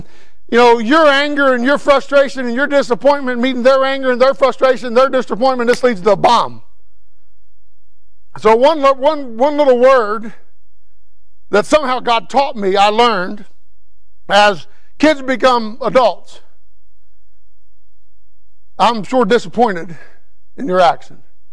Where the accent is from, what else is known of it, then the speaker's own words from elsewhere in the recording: United States; Now, I'm an American, so I want the election to go a certain way, but I'm also a Christian.